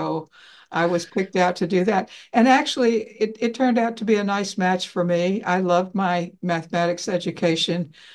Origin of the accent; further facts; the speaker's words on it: Mobile, Alabama, United States; now in Baltimore, United States; I grew up in Mobile, Alabama, so a long way from here.